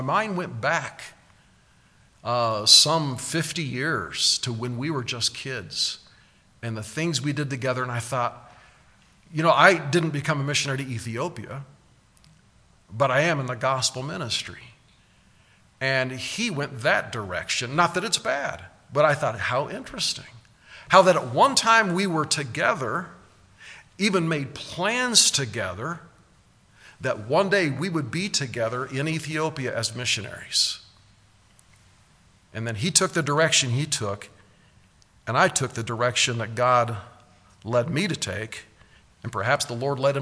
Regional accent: Omaha, Nebraska, United States; also born or lived in Hutchinson, Kansas; I was born in Hutchinson, Kansas. When I was around a year old, my parents moved us to Omaha, Nebraska. And so I spent my early growing up years in Omaha, Nebraska

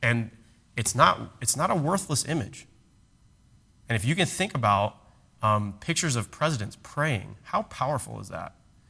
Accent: United States; I'm American, so I'm very pragmatic when it comes to government.

